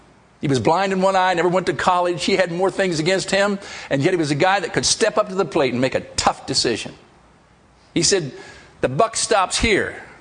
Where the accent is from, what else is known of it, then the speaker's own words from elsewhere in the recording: Michigan, United States; It's Michigan. I was born in Michigan, born again in Michigan, played football in Michigan, Michigan State Trooper, and on and on and on. I got Michigan stamped all over me, okay?